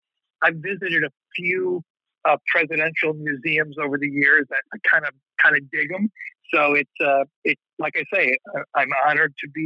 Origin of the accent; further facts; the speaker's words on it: Chicago, Illinois, United States; I grew up in Chicago, so I just took a road trip